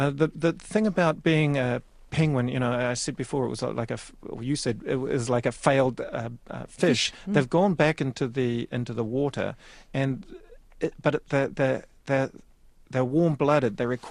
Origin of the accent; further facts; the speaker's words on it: Napier, Hawke's Bay, New Zealand; I was brought up in Napier